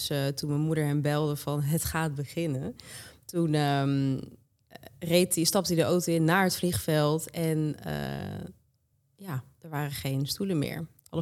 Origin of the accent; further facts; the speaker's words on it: Netherlands; born there; Ik ben geboren in Nederland.